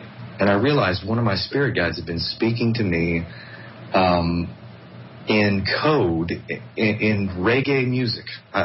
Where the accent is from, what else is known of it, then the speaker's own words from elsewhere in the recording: Texas, United States; You know, I'm from Texas. That's the way my father rolls, is horse ranch.